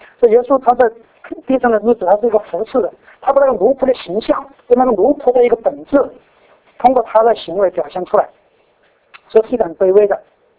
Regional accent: China; 其实我们中国人中也是这样的

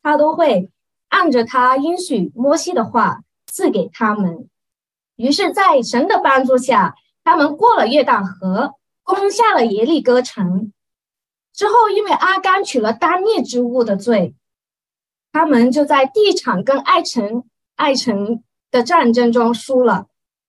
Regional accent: Hong Kong; accent: Cantonese; Chinese is a second language; 相信你们也听出我的国语很广东吧？我是来自香港的，所以我的国语已经很久没有练习了。

